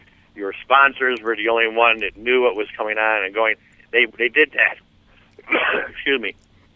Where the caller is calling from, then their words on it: Palatine, Illinois, United States; Palatine.